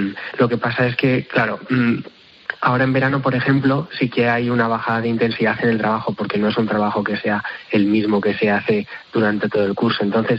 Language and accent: Spanish; Burgos, Castile and León, Spain; now in Madrid, Spain; yo como burgalés la verdad que me he sentido muy oprimido por el calor de Madrid